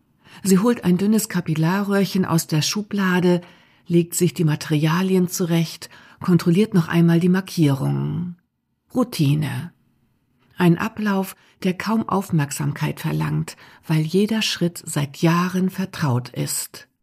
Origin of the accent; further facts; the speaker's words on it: Germany; Aber Karen Wetterhahn bringe ich als Deutsche nicht über meine Lippen.